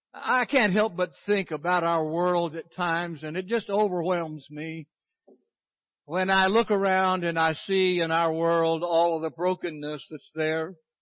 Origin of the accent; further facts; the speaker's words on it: California, United States; now in Texas, United States; don't call me a Californian. I'm a Texan. I was raised with them. I got that blood in me, and I got here as quickly as I could. But I grew up in the land of earthquakes.